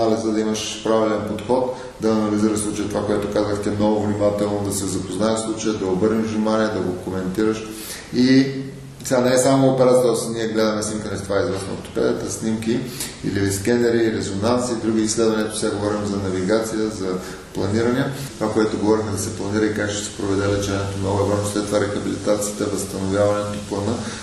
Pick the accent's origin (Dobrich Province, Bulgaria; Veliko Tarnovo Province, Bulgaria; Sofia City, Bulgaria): Veliko Tarnovo Province, Bulgaria; Veliko Tarnovo; имам практика в страната, в няколко града в страната, включително в моя роден град Велико Търново